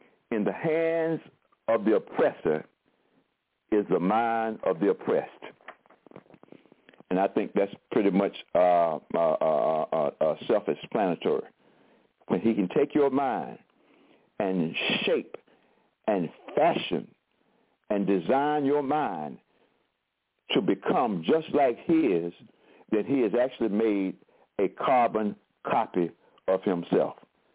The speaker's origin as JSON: {"language": "English", "town": "Durham", "region": "North Carolina", "country": "United States", "tie": "born or raised there", "said": "In the preface of my book, I talk about growing up in Durham, North Carolina, and experiencing racism at a very early age"}